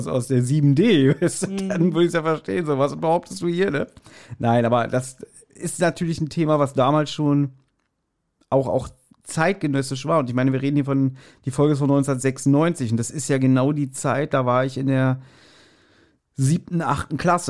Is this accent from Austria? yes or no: no; Berlin, Germany; ich bin Berliner, bei mir heißt das eine Semmel.